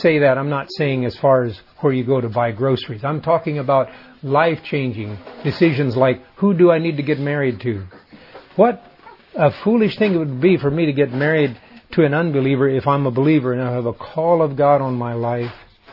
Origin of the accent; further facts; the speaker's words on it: Paraguay; We grew up in South America. I, as a son, as a boy, grew up in Paraguay, South America.